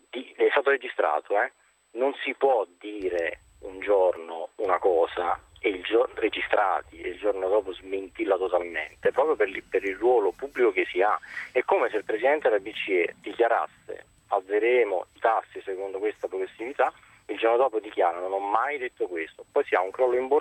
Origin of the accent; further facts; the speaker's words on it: Naples, Campania, Italy; Io sono di Napoli.